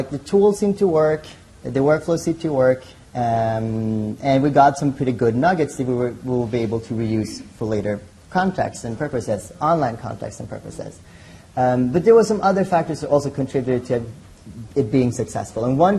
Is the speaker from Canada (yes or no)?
no; Sweden; I'm not from here, I'm from Sweden, so we don't really debate, we all consensus all the time.